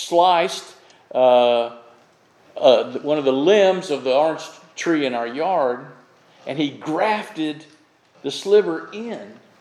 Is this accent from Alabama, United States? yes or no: no; Florida, United States; As y'all knew, I grew up in Florida, and in our backyard we would have orange trees and grapefruit trees.